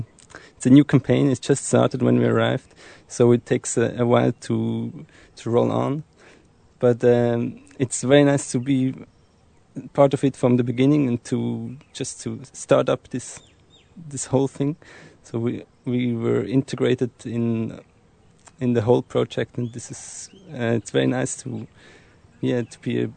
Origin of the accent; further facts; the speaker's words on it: Switzerland; English is a second language; Yes, I'm from Switzerland, and I'm studying social anthropology and environmental sciences.